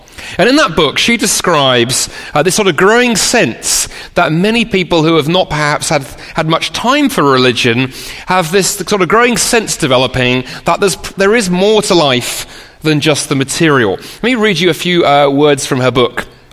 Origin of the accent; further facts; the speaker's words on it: London, United Kingdom; now in Toronto, Canada; I grew up in the UK. I grew up in London and lived there most of my life, but also spent 6 years living here in Toronto.